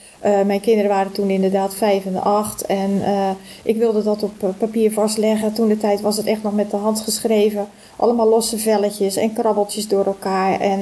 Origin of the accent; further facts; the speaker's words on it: Ridderkerk, South Holland, Netherlands; also born or lived in Rotterdam; Ik ben geboren in Rotterdam. Vanaf mijn 8e heb ik in Ridderkerk gewoond. Met veel plezier hoor. En in 1984... ben ik met mijn gezin naar Hendrik Ido Ambacht verhuisd. En daar heb ik ook met heel veel plezier gewoond tot 2012.